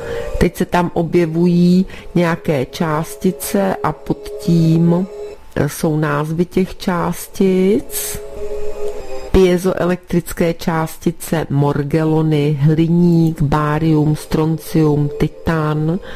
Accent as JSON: {"language": "Czech", "country": "Germany", "second_language": "Czech", "lives_now": "Czech Republic", "said": "Jak jste už slyšeli, pocházím z Německa"}